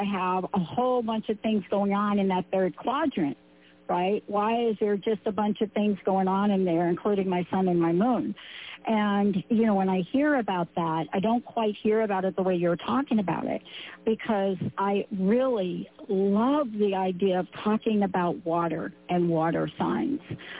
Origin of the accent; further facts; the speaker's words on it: Bronx, New York, United States; And I'm a girl from the Bronx. I grew up in cement. But let me just be clear. I also grew up in the part of the Bronx.